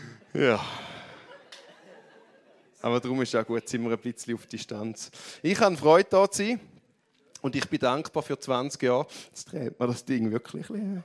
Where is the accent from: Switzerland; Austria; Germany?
Switzerland; Eastern Switzerland; accent: Eastern Swiss German; Irgendwo ist das hergekommen, noch der Ostschweizer Dialekt.